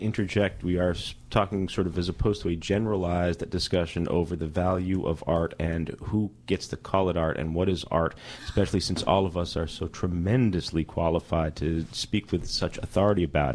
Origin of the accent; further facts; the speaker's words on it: United States; I can talk about it too because I'm American.